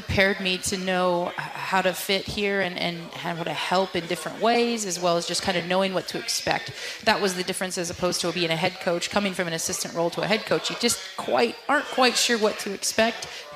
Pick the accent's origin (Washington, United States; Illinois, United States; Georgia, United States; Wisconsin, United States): Washington, United States; Leavenworth; Yep, I'm from Leavenworth, Washington, and so this is familiar territory for me.